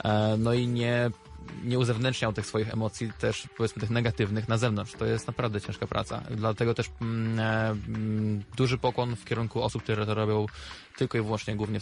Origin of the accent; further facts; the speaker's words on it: Kraśnik, Lublin Voivodeship, Poland; born there; now in Lublin, Poland; Ogólnie urodziłem się w Kraśniku, aczkolwiek już od takich 16 lat mieszkam w Lublinie.